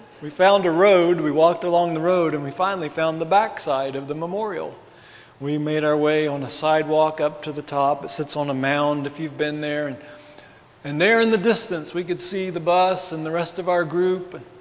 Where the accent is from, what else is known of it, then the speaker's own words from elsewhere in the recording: West Virginia, United States; something a little strange that I had never seen before growing up in West Virginia